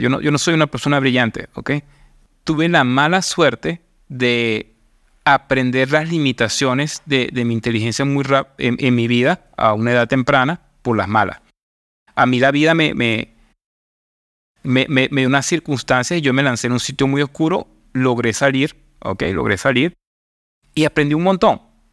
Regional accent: Venezuela; moved away; desde que salí de Venezuela, no tengo tanto eso

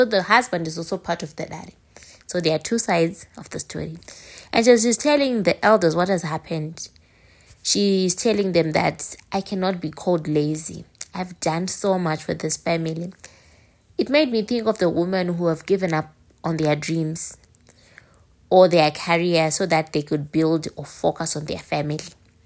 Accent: Marondera, Mashonaland East, Zimbabwe; I grew up in Marondera. I know how the weather mountain can be during the winter season.

